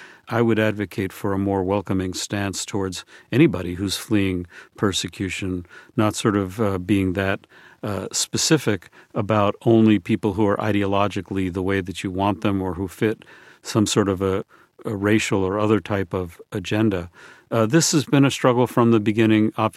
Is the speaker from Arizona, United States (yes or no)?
no; Brooklyn, New York, United States; born there; Because I was born in Brooklyn, New York, and I don't have paper.